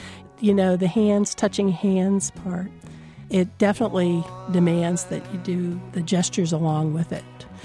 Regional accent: Hummelstown, Pennsylvania, United States; I'm from Hummelstown, Pennsylvania.

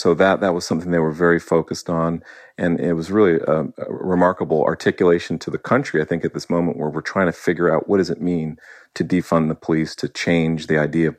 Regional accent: New England, United States; It's like a snow day. I grew up in New England.

